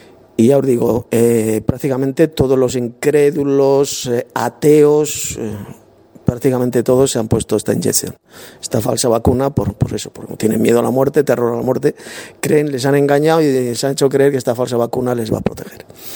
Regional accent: Madrid, Community of Madrid, Spain; soy de Madrid, aquí de España.

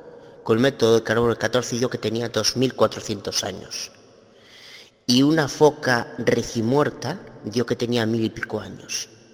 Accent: Galicia, Spain; Soy abogada de Galicia, España.

